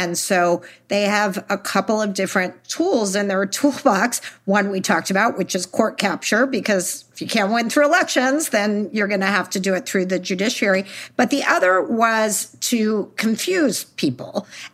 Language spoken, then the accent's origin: English; Texas, United States; I'm from Texas. The stories are bad, bad out of Texas.